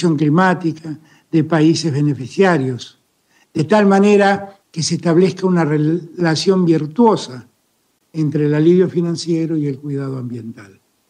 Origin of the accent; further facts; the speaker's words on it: Argentina; Agradecemos como argentinos a los países iberoamericanos el respaldo continuo al llamado a la reanudación de las negociaciones